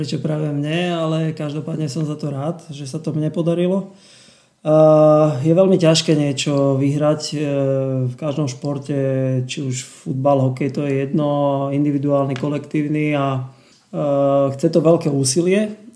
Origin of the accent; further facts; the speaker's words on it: Lipany, Prešov Region, Slovakia; pochádzam z východného Slovenska. Narodil som sa v Prešove, ale to detstvo som prežil v Lipanoch, v meste, v futbalovom meste